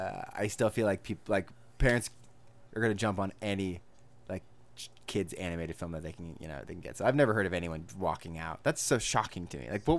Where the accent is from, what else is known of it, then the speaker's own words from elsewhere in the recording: California, United States; I'm from California. It was the same day. I'm very familiar.